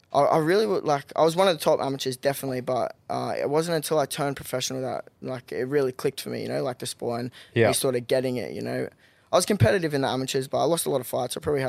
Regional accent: Gold Coast, Queensland, Australia; also born or lived in Brisbane; Or no, I grew up on the Gold Coast.

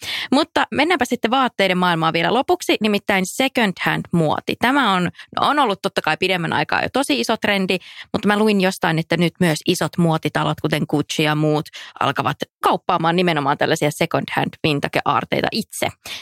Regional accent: Joensuu, North Karelia, Finland; Joensuussa, mistä mä oon kotoisin, niin siellä oli valtavan kokoisia kirpputoreja

